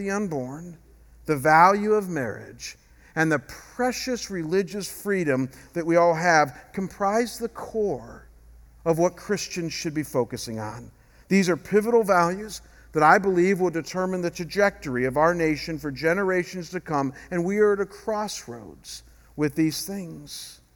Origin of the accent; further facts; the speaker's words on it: Ohio, United States; now in Arizona, United States; I have not commented on this in 5 years since I've been here because I'm from Ohio and we don't have an immigration problem in Ohio. But now that I'm here in Arizona